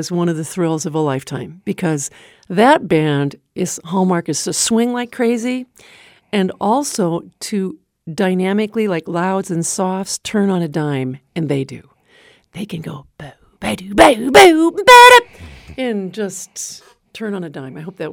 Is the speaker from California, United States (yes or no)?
no; Minnesota, United States; I grew up playing trombone in Minnesota, which is a big, big band state.